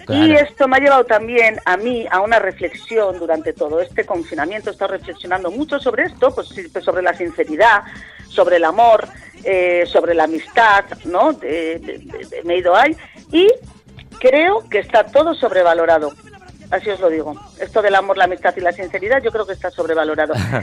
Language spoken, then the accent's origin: Spanish; Basque Country, Spain; yo soy vasca, no soy vasco.